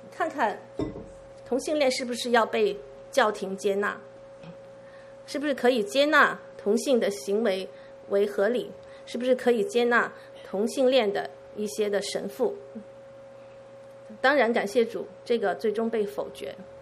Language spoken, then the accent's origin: Chinese; Hong Kong; now in Vancouver, Canada; 我刚来温哥华的时候呢，就被告知，哎，你去202那个地方买东西很便宜。我从香港移民过来的啊